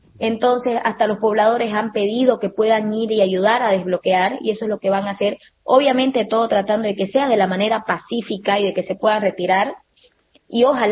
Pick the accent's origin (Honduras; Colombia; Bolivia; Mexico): Bolivia; Warnes, Santa Cruz; nosotros aquí en Santa Cruz, yo soy de Warnes, una sí. ciudad que es al norte de Santa Cruz, somos productores.